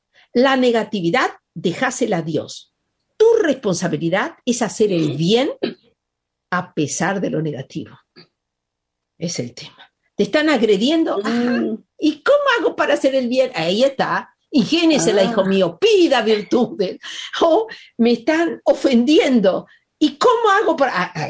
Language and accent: Spanish; Argentina; lo digo yo, como argentina, que decimos lo de que no nos da el cuero.